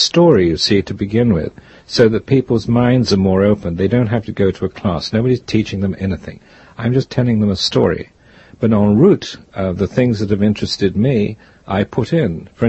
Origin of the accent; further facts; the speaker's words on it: England, United Kingdom; moved away as an adult; now in United States; And then when I came to the States from England, I went to Hollywood